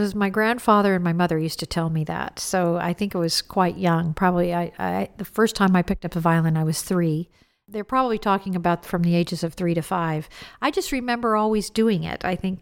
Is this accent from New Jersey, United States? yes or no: no; Texas, United States; I grew up in Texas.